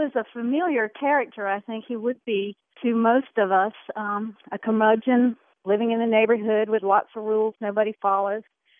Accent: Raleigh, North Carolina, United States; I'm from Raleigh, North Carolina.

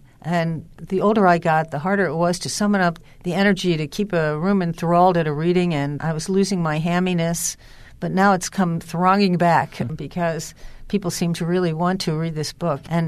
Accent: Baltimore, Maryland, United States; The track that I have the most opportunity to go to is Pimlico, since I'm from Baltimore, and I've still got a brother there.

